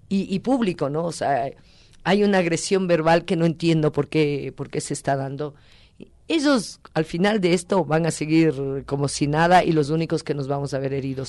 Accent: Ecuador; somos amigos, somos ecuatorianos, somos la misma gente

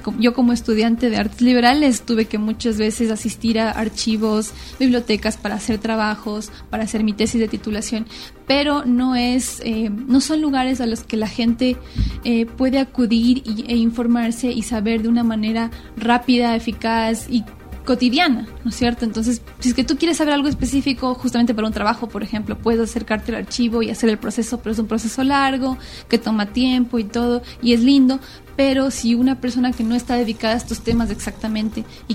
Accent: Quito, Pichincha, Ecuador; al fin y al cabo yo también soy quiteña y yo también quiero inmiscuirme en la discusión y los temas de la ciudad

